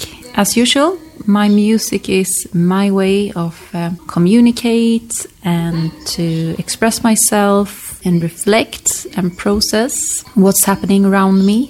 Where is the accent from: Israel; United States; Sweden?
Sweden; Stockholm, Stockholm County; from Stockholm.